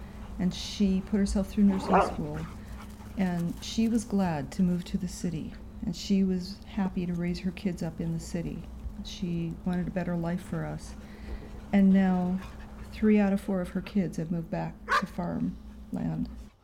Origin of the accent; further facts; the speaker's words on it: Madison, Wisconsin, United States; born there; my dad's folks were city folks in Madison, and I was born in Madison, Wisconsin.